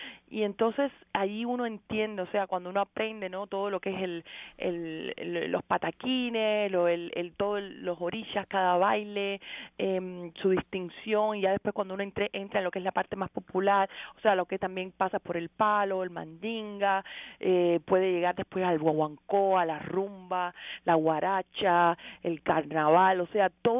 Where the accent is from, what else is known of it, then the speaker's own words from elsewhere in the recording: Havana, Cuba; moved away as an adult; Yo nací en La Habana, en la capital. Y bueno, nací, me crié y bueno, viví ahí hasta mis años más jóvenes. Ya después yo salgo de Cuba en el año 99.